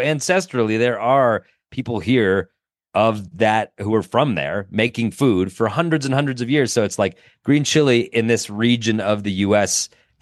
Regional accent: Denver, Colorado, United States; I'm from Denver.

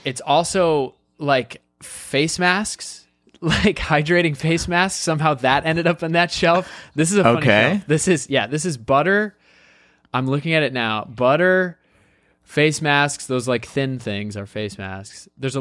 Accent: Detroit, Michigan, United States; I'm from Detroit area. I don't think Frank's was a big thing.

